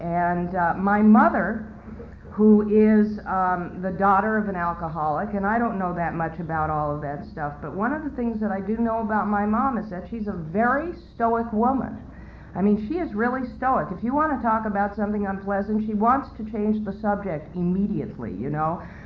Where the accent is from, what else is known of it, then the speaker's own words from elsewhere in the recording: Boise, Idaho, United States; born there; I was born 45 years ago. I was born in Boise, Idaho. That's an unusual place to be from